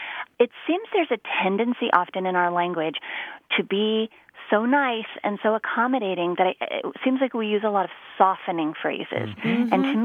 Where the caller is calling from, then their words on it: Denver, Colorado, United States; I'm calling from Denver, Colorado.